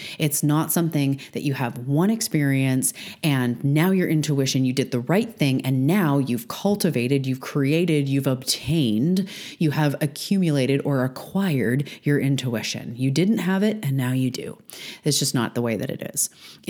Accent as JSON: {"language": "English", "country": "Canada", "said": "That's a bunch about my show, but I am a Canadian."}